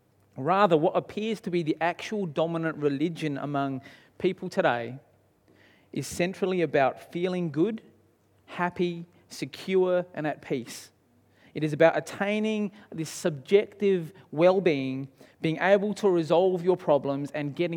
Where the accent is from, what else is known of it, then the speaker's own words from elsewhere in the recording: Australia; I'm pretty good, even though I'm Australian, go for the Wallabies.